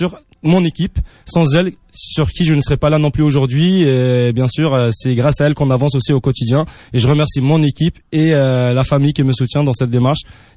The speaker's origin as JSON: {"language": "French", "town": "Paris", "region": "Île-de-France", "country": "France", "tie": "born there", "said": "Personnellement, moi, je suis né à Paris"}